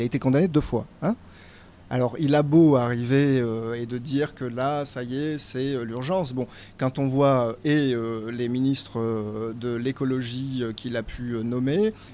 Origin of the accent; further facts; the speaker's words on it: Borrèze, Nouvelle-Aquitaine, France; born there; Je suis né à Borèze, en Dordogne. J'ai fait ma formation ici.